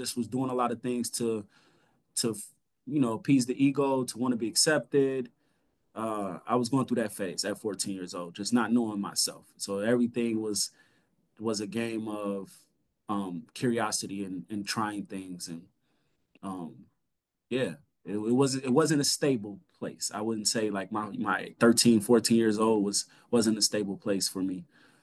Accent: Rockford, Illinois, United States; I grew up on the west side of Rockford, Illinois.

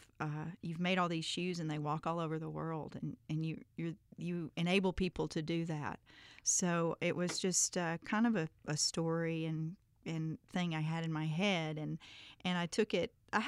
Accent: Coleman, Alabama, United States; Well, I'm from Coleman originally, which is very near Muscle Shoals, so we share the same thing.

